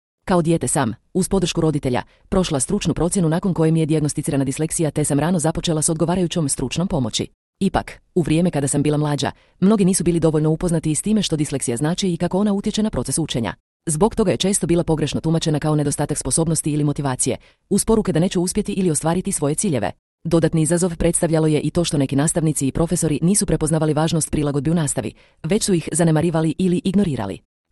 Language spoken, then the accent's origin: Croatian; Livno, Federation of Bosnia and Herzegovina, Bosnia & Herzegovina; dolazim iz Livna i imam 20 godina.